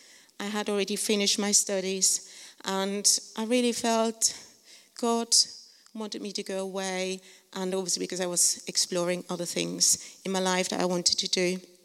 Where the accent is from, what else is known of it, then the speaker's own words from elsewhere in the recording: Switzerland; I grew up in Switzerland, and in my family, it was really important that we did well in education.